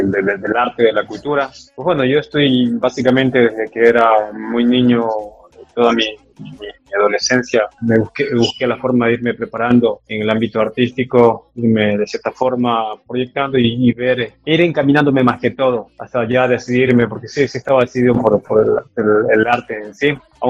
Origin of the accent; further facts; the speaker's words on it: Quinindé, Esmeraldas, Ecuador; soy artista propiamente quindindeño. Soy de Quindindet, en este caso pues me toca representar aquí a la provincia de Esmeraldas